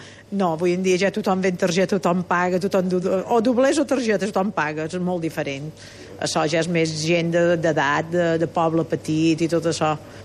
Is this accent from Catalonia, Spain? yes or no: no; Ciutadella, Balearic Islands, Spain; els darrers 5 anys vaig jugar aquí a Ferreries, però jo som de Ciutadella